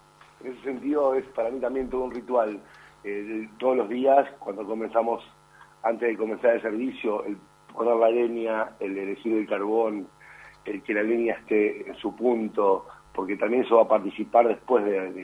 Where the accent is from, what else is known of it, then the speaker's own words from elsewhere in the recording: Hurlingham, Buenos Aires Province, Argentina; now in Buenos Aires, Argentina; yo soy de provincia de Buenos Aires, de Hurlingham, y tenía mi parrilla en casa de mis padres, bueno, y ahora que vivo en Capital